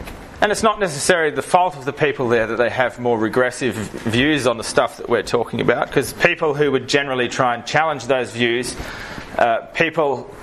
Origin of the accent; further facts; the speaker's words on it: Adelaide, South Australia, Australia; I'm from Adelaide